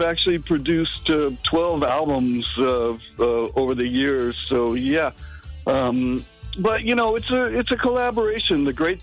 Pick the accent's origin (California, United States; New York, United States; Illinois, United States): California, United States; But for me, I grew up in Southern California. I don't speak patois. I don't sing in patois.